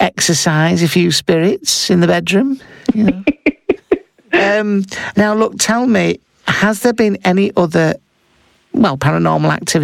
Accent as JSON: {"language": "English", "town": "Seattle", "region": "Washington", "country": "United States", "said": "I'm an American fella from Seattle."}